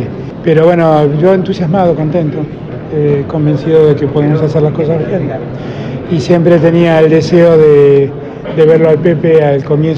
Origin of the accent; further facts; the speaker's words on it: Argentina; en mi país, lamentablemente, estamos viviendo un retroceso económico y social profundísimo.